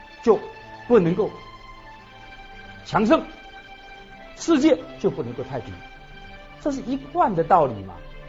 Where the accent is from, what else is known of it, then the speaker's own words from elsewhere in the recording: Taiwan; 以往我们都是外国人这方面是比较差的，哦，男女离婚率那么高，曾几何时我们台湾比他们还要严重